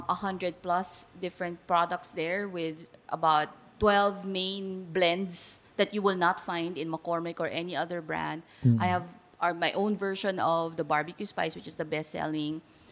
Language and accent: English; Central Luzon, Philippines; I'm from Pampanga. I hail from Pampanga. I love my Kapampangan heritage.